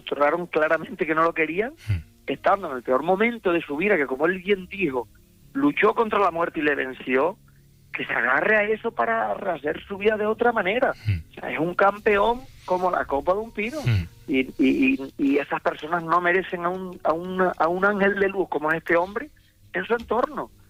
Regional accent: Barlovento, Canary Islands, Spain; vivía en el coche desde Santa Cruz de La Palma, yo soy del norte, de Barlovento

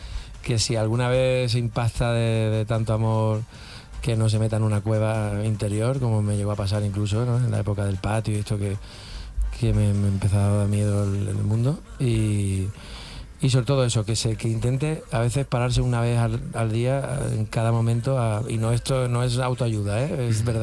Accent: Andalusia, Spain; es de las más bonitas que me pueden dar en la vida como andaluz que soy

